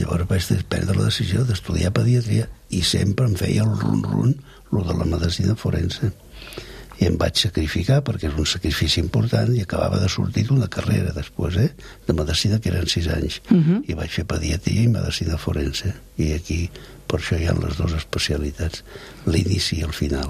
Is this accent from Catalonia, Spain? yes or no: yes; Girona, Catalonia, Spain; Jo sóc gironí.